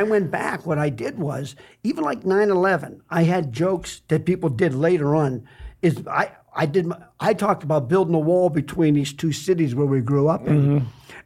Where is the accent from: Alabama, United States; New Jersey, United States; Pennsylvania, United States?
Pennsylvania, United States; Sharon; No. I'm from Sharon, Pennsylvania, right by Youngstown, where I grew up.